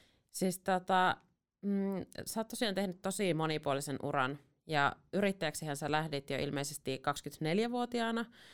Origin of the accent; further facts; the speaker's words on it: Oulu, North Ostrobothnia, Finland; now in Helsinki, Finland; kun mä tulin tänne Helsinkiin Oulusta muutin